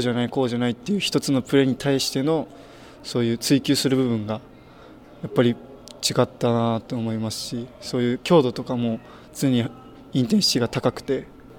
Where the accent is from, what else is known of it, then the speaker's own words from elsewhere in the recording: Kumamoto, Japan; 自分の地元である熊本ボルターズ